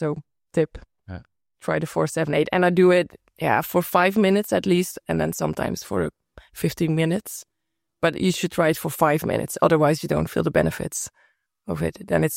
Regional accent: Belgium; English is a second language; now in Netherlands; especially because I'm from Belgium.

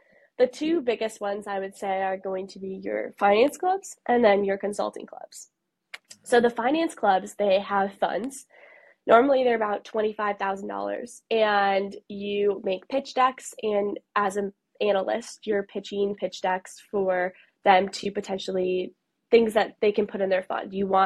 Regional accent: Ann Arbor, Michigan, United States; So I'm from Ann Arbor. So Michigan here, everyone's obsessed with Michigan. And I wanted to like totally leave the state, get out of here, go to New York.

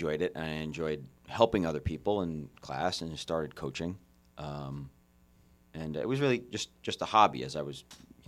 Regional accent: Wyckoff, New Jersey, United States; I grew up in Bergen County. I was born and raised in Wyckoff. I went to Don Bosco Prep.

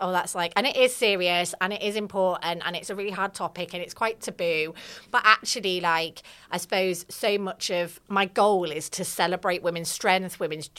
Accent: Scarborough, Yorkshire and the Humber, United Kingdom; accent: vague; also born or lived in Essex; now in Sunderland, United Kingdom; So I'm based in Sunderland. We moved it to the northeast in 2020, but I'm originally from Scarborough. They spent quite a long time in the south in Essex, so that's why I don't sound like I'm southern. I've got a bit of a vague accent going on.

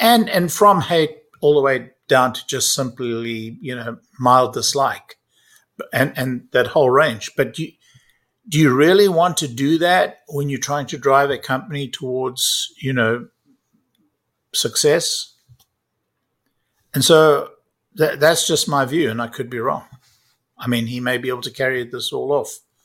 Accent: South Africa; I come from South Africa. I lived in a neighborhood like his.

